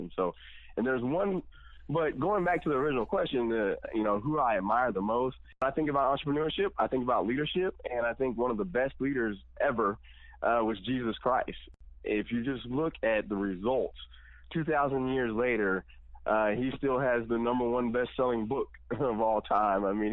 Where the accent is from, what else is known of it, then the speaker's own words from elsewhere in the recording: Columbus, Texas, United States; Yes, I am from Texas, from a little small town called Columbus, Texas.